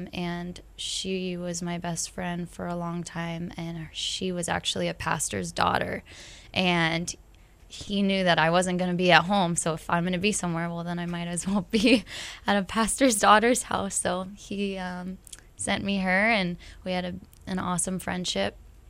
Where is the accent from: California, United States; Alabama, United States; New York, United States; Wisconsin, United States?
California, United States; Newport Beach; I grew up in Newport Beach, California, or the OC, as we all like to call it. And it was exactly what you saw on TV. No different. I grew up there.